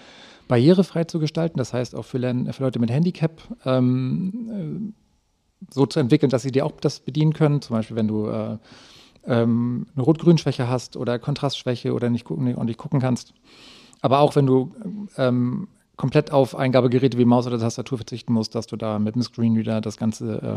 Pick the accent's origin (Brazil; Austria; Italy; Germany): Germany; Flensburg, Schleswig-Holstein; Bin gebürtiger Flensburger und habe da oben halt auch in einem kleinen Dorf nebenbei Handball gespielt.